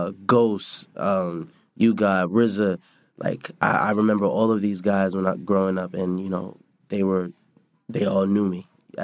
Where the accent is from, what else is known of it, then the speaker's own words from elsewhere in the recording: Colorado, United States; I was born and raised in Park Hill and in Stapleton.